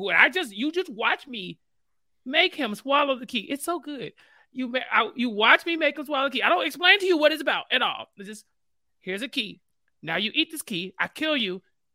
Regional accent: Texas, United States; But I'm from Texas, so what do I know?

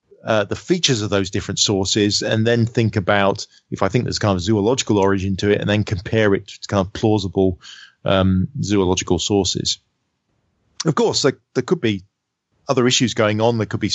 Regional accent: United Kingdom; that's just me being British.

